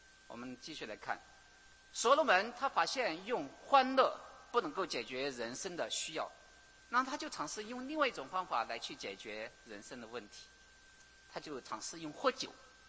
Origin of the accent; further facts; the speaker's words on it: Sichuan, China; 我出生在四川